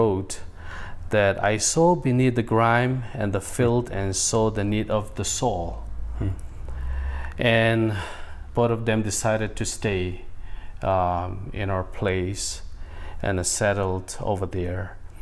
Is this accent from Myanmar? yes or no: yes; Chin State, Myanmar; I was specifically from Hakka Chin State, mm-hmm. Burma, west part of the country.